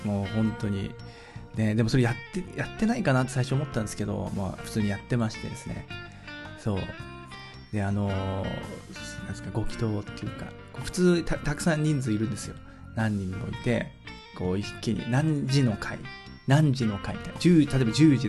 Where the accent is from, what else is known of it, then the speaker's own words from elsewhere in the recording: Yokohama, Kanagawa, Japan; 私横浜出身なだけあって、